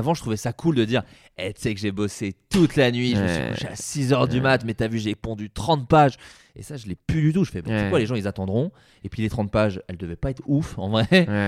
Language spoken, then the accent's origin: French; Bourgogne-Franche-Comté, France; j'ai une maison à la campagne en Bourgogne, une petite bicoque que je tenais à avoir là où j'ai grandi. Et dès que je retourne en Bourgogne, c'est très marrant parce que je rechope l'accent.